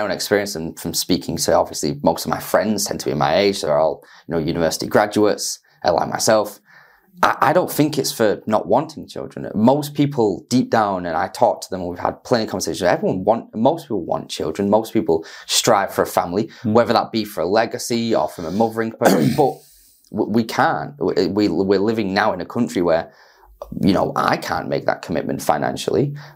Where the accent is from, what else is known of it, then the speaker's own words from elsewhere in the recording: Salford, North West England, United Kingdom; now in West Lancashire, United Kingdom; I live in West Lancashire. I have done now for about 5 years. I was studying at the university. But I come from Salford, so incredibly working class area in Manchester.